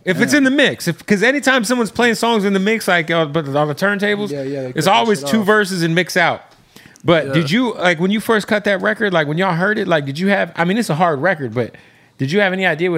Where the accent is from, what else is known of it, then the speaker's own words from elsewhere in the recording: Phoenix, Arizona, United States; But I grew up in Phoenix, so … to us is like, you know, it's our guy.